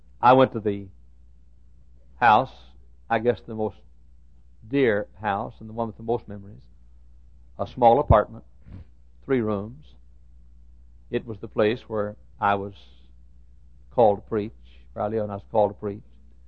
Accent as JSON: {"language": "English", "town": "Dallas", "region": "Texas", "country": "United States", "tie": "born or raised there", "said": "the west side, southwest side of the city of Dallas, my hometown. It's been over 10 years since I spoke in the neighborhood where I grew up called the Oak Cliff section. I grew up out in the south part of the Oak Cliff section, which is called Lisbon"}